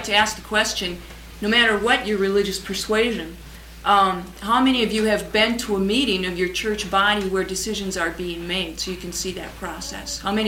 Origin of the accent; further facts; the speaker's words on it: Wisconsin, United States; What was interesting, I'm from Wisconsin, I said that.